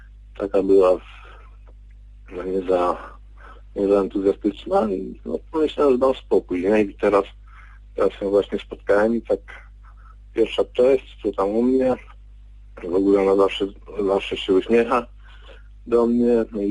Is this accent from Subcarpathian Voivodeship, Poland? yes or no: yes; Subcarpathian Voivodeship, Poland; z Podkarpacia.